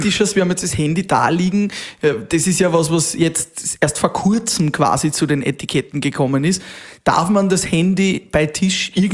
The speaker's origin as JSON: {"language": "German", "country": "Austria", "said": "Aber was würden Sie sagen, so bei uns in Österreich, was sind so die wichtigsten drei Benimmregeln, die wirklich jeder können muss?"}